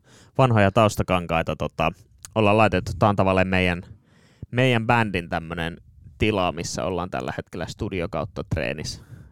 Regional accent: Nummela, Uusimaa, Finland; ne oli joskus treenaamassa Nummelassa, mistä mä oon kotoisin.

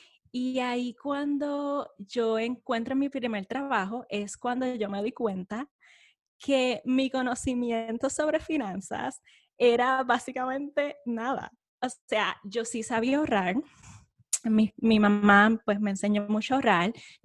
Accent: Puerto Rico; moved away as an adult; now in United States; Yo soy puertorriqueña, nací en la isla, me crié en la isla, estudié y hice mi bachillerato en Puerto Rico, soy ingeniera eléctrica de profesión.

